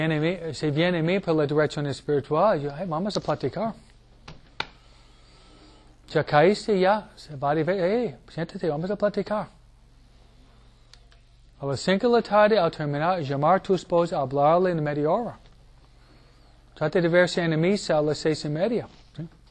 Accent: New York, United States; mi papá a veces viajaba a Chicago, Detroit, somos de Nueva York, ¿no?

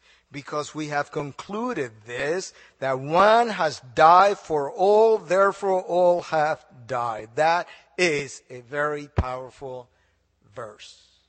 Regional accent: Dominican Republic; moved away as an adult; now in United States; My wife is an American. She's from Queens, New York, and I'm from the Dominican Republic. We met in Santo Domingo.

